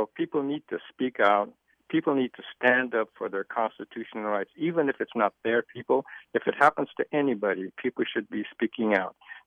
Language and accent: English; Manzanar, California, United States; born there; So they spent about 2 years in Manzanar living in a barrack. Mm-hmm. My mother, I was born in January of 1944, so I was born right there in the camp.